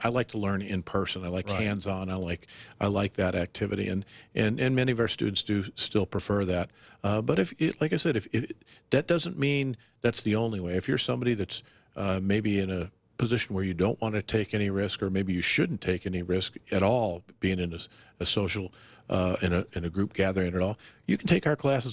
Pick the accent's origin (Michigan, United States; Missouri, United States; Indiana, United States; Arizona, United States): Arizona, United States; also born or lived in Chicago; I grew up in Arizona, so I really missed the sunshine. I was living in Chicago for a long time